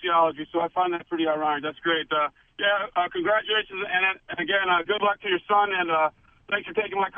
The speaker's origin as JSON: {"language": "English", "town": "Okemos", "region": "Michigan", "country": "United States", "lives_now": "Holt, United States", "said": "Actually, originally I'm from Okemos, but I live in Holt now."}